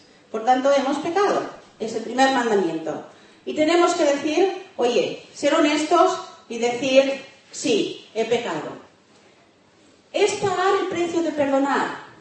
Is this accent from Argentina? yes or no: yes; Argentina; ¿Te acuerdas que te dije que nací en Argentina, ahí los niños eran bastante crueles conmigo?